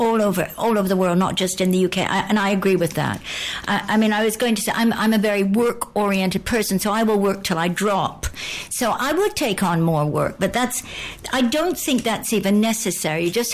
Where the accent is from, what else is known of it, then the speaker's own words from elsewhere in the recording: Canada; growing up in Canada, we always wanted to work as soon.